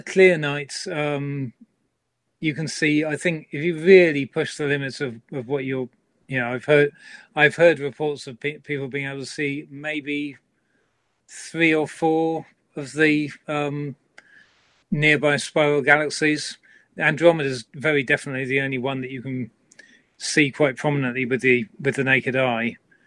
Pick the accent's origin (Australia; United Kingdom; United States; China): United Kingdom; being a Brit, I kind of think in Celsius most of the time.